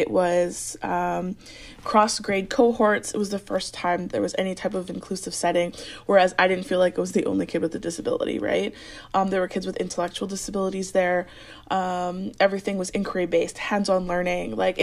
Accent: Alberta, Canada; So I grew up in Alberta, which is above Montana-ish, Idaho.

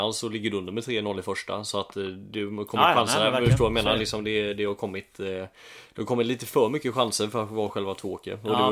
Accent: Långås, Halland County, Sweden; Ja, och jag är uppväxt i Långås

